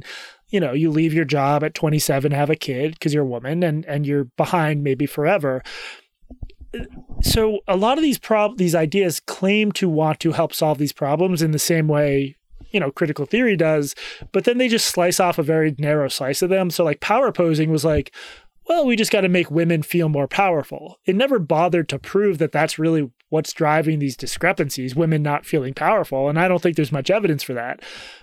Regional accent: Massachusetts, United States; I come from an upper middle class upbringing outside Boston

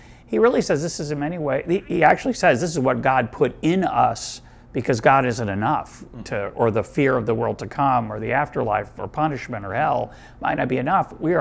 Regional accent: Boston, Massachusetts, United States; I'm able to step outside myself and realize that might just be a fact that I grew up in Boston.

